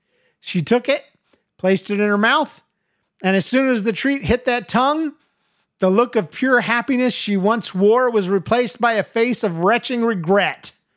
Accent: Georgia, United States; I was raised in Georgia. That is the most redneck thing I think I ever saw.

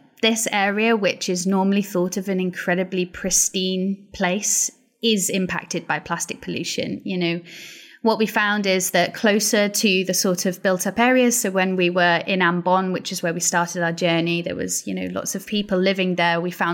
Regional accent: Wales, United Kingdom; So I'm from Pembrokeshire, and it's a beautiful part of Wales. I mean, you know, I lived right next to the sea, used to spend every given moment in it.

